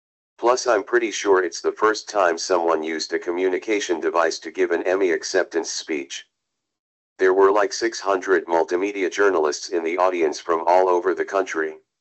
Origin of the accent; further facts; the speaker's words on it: Concord, New Hampshire, United States; and in my hometown of Concord, New Hampshire.